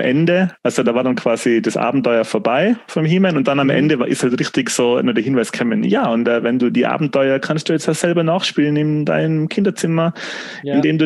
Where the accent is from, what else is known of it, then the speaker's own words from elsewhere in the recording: Tyrol, Austria; ich komme ja aus der Fern und wir sind früher oft nach Deutschland gefahren zum Einkaufen, nämlich nach Füssen und nach Kempten.